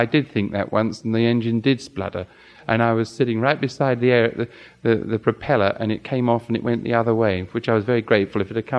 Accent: England, United Kingdom; well, how in the world do you know I was from England?

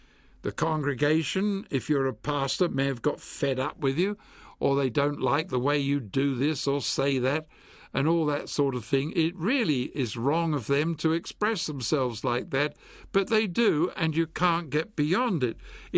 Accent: England, United Kingdom; moved away as an adult; We came from England. Our children wore school uniforms, so they had one set of clothes to go to school on.

